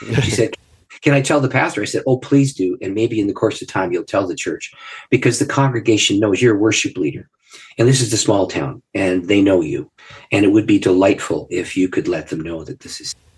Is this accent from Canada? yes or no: yes; Canada; because I'm a Canadian, lived in the North, and he's a Southern guy.